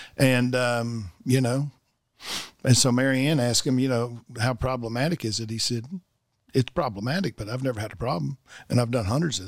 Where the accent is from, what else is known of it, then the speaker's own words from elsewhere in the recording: Memphis, Tennessee, United States; also born or lived in Cocoa Beach, Florida; Well, I was born and raised in Memphis. I went to high school in Cocoa Beach, Florida.